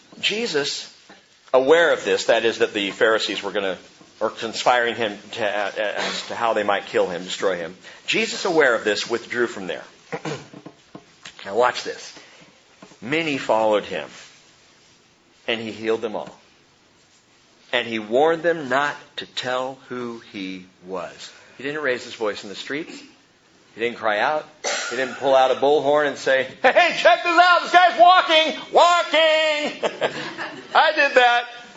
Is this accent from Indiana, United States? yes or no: no; Anaheim, California, United States; When I was a kid growing up in Anaheim, California